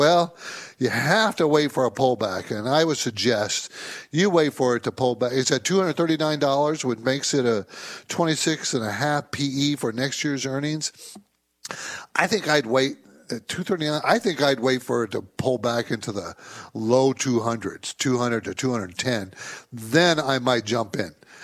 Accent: San Diego, California, United States; Yeah, I grew up in San Diego, so yeah, I'm very familiar.

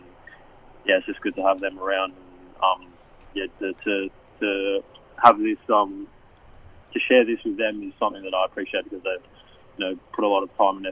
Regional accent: Tuggeranong, Australian Capital Territory, Australia; And he's actually from the same area I'm from, which is Tuggeranong.

